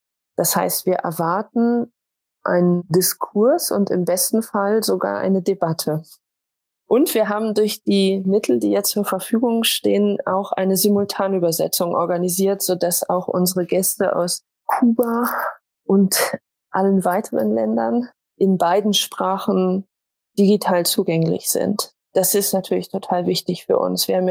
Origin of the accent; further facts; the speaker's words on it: Berlin, Germany; Wir kommen natürlich auch aus Berlin und großen Städten.